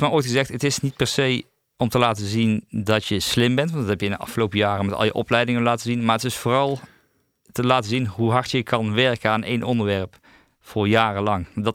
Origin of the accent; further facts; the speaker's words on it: Veldhoven, North Brabant, Netherlands; also born or lived in Heerlen; Ik ben opgegroeid in Veldhoven. Ik ben Heerlen geboren, maar na zes jaar zijn mijn ouders komen er vandaan. Weer terug naar Veldhoven gegaan. Dus daar ben ik opgegroeid.